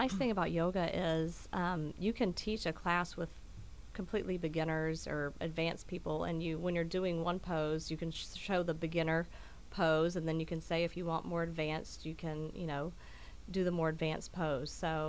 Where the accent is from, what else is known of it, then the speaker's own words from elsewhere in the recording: Arkansas, United States; now in California, United States; Well, I'm originally from Arkansas. I moved to California 10 years ago. I came here on spring break and loved it so much.